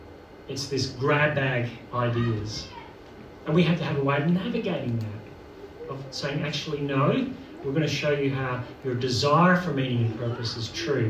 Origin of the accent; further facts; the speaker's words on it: Northern Ireland, United Kingdom; I'm from Northern Ireland.